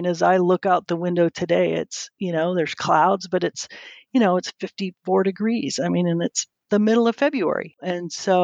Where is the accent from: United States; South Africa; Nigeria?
United States; Minnesota; moved away as an adult; Listen, I grew up in Minnesota, so